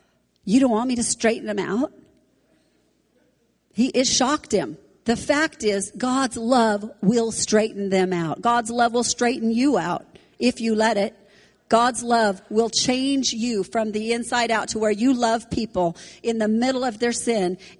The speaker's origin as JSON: {"language": "English", "town": "Brooks", "region": "Oregon", "country": "United States", "tie": "born or raised there", "said": "And I said, oh my word, I was raised in Brooks, Oregon."}